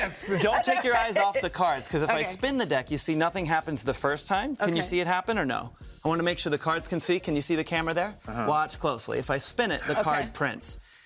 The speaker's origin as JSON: {"language": "English", "region": "Rhode Island", "country": "United States", "tie": "born or raised there", "lives_now": "Las Vegas, United States", "said": "I never expected to have an opportunity like that growing up in Rhode Island, and then I kind of cut my teeth performing at colleges for years across the country. And then when the AGT thing happened, it was such an epiphany."}